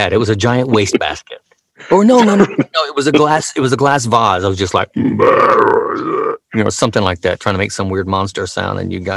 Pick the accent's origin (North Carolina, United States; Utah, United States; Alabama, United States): Alabama, United States; also born or lived in Starkville, Mississippi; Let me just start where I'm from. I was born in the South, Starkville, Mississippi. I was born in 1963, moved to Alabama. I grew up there mostly, just living out we lived out in the suburbs.